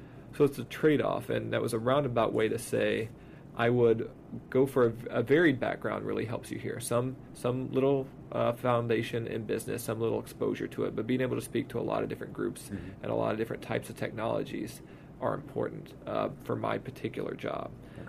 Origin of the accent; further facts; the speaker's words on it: Texas, United States; I'm from East Texas, Southeast Texas.